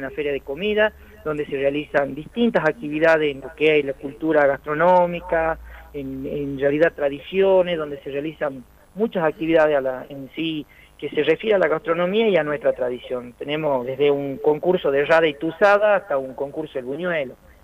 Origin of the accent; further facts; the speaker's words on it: Salta, Argentina; nosotros agradecidos de ser salteños, nosotros somos salteños